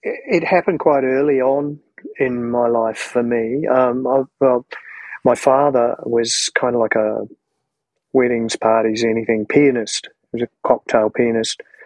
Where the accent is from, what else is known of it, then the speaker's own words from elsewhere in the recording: Johnsonville, Wellington, New Zealand; in Johnsonville, which is a suburb of Wellington where I grew up. I was born in Wellington, but I think when I was about 3 or 4, we moved to Johnsonville, and it's like a small country town connected to Wellington.